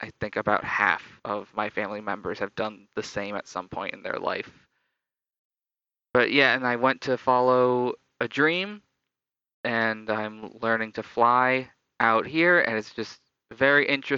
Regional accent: Illinois, United States; born there; But as I believe I mentioned, I was born in Illinois.

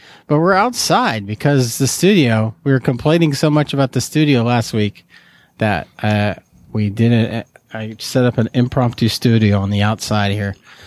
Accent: Augusta, Maine, United States; I'm from Augusta, Maine, and this is donated to the show.

